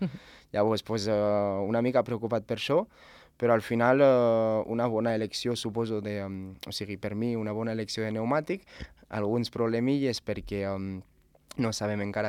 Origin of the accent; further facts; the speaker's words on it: Pas de la Casa, Encamp, Andorra; jo sóc del Pas de la Casa, sóc un noi de sempre d'allà